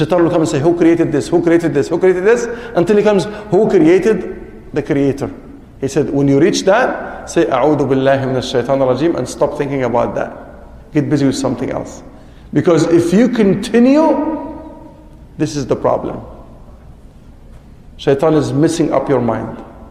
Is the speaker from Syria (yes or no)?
no; Egypt; moved away as an adult; also born or lived in Kuwait; where are you from? I said, an Egyptian in Kuwait. I was teaching at the university in Kuwait at that time.